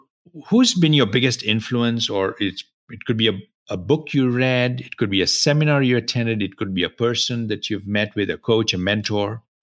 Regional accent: Kenya; moved away as an adult; now in United States; been in business for 25 years myself in the US, you know, born and raised in Kenya, you know, came here with, you know, for a college education

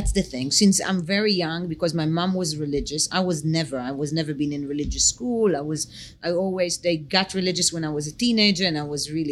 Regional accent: Israel; now in United States; I grew up in a tiny, small town next to Tel Aviv, 5 minutes from Tel Aviv, with a Jewish religious family.

